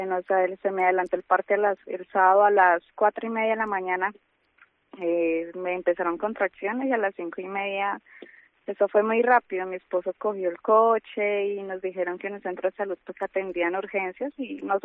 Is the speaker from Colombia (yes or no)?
yes; Colombia; moved away as an adult; now in Palencia, Spain; Ok, sí, somos colombianos.